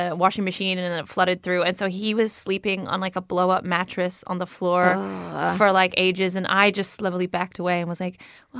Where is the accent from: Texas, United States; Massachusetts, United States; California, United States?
California, United States; accent: trans-Pacific; now in Dunedin, New Zealand; I'm American. I am from San Francisco Bay Area, but I have now lived in Alta Ponte, Dunedin over half my life.